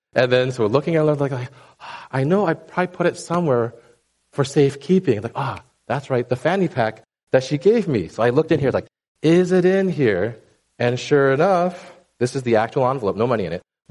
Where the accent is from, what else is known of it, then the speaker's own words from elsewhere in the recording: United States; I'm Chinese American, and so we celebrate, depending on who you talk to, Chinese New Year or Lunar New Year.